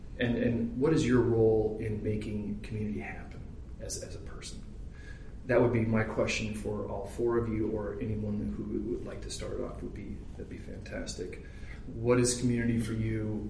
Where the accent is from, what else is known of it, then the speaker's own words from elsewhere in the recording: Bozeman, Montana, United States; I was born in Bozeman, raised in Bozeman. I've lived all of my 54 years, except for 8 when I was in the Chicago area with my wife.